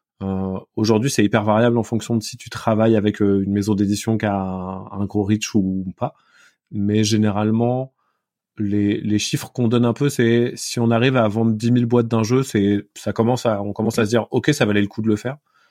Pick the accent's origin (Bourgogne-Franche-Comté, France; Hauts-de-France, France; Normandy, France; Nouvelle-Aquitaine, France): Nouvelle-Aquitaine, France; Poitiers; j'ai grandi à Poitiers, à côté de Poitiers